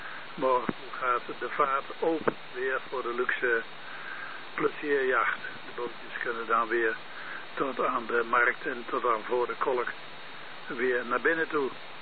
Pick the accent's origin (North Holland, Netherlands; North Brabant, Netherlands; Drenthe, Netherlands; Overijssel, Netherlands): Drenthe, Netherlands; Hooghalen; Ik ben uit Hooghalen.